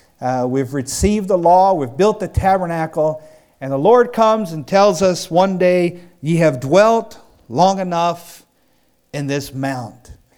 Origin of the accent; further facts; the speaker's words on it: West Virginia, United States; I know I'm originally from West Virginia. And don't hold that against me, please.